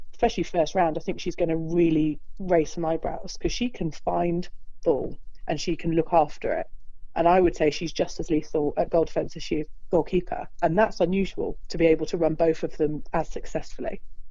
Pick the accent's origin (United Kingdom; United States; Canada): United Kingdom; Cheltenham, South West England; I was born and bred in Cheltenham, so my family were all there.